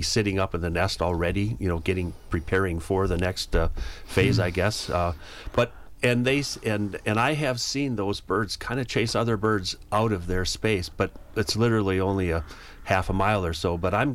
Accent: Prairie du Sac, Wisconsin, United States; I grew up on the Wisconsin River right there in Pertisac. I tell people I haven't gotten far in life, and I love to be right where I grew up.

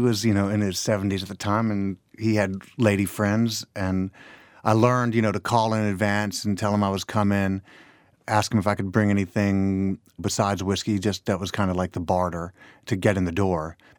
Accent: Memphis, Tennessee, United States; I grew up in Memphis

